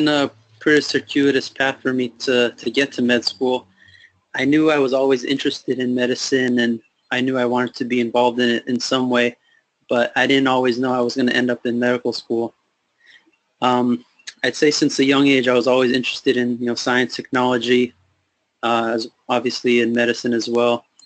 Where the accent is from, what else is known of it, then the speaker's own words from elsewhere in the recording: Los Angeles, California, United States; now in New York, United States; I'm from Los Angeles, and that's pretty much where I grew up. I did my undergrad at UCSD, so I lived there for 4 years.